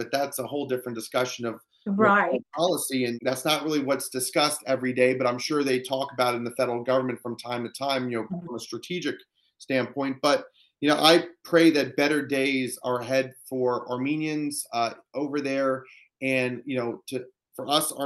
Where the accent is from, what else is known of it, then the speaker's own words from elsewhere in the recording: United States; born there; I mean, we're American citizens, we were born here.